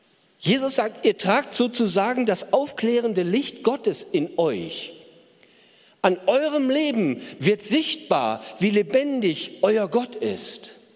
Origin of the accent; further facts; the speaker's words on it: Northern Germany, Germany; Und ich kann als Norddeutscher schon sehr viel mit diesem Bild anfangen.